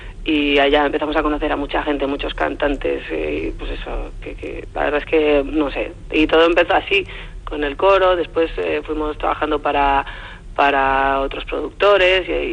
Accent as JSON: {"language": "Spanish", "town": "Pamplona", "region": "Navarre", "country": "Spain", "lives_now": "Madrid, Spain", "said": "me fui a Madrid y la verdad es que es difícil, porque yo llegué de Pamplona y así como aquí ya tenía un huequito hecho"}